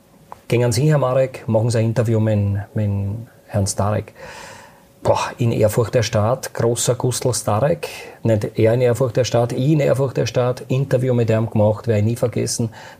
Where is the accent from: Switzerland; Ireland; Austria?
Austria; Lower Austria; ich komme aus dem Waldviertel.